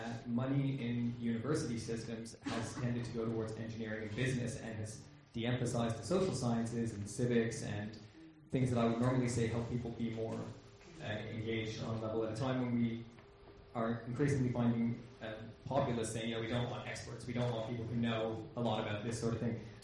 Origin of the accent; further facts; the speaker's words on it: Canada; Now, I can only speak for my own country, I'm from Canada, but I know in the last 10 years in Canada there's been a big tail-off in civic education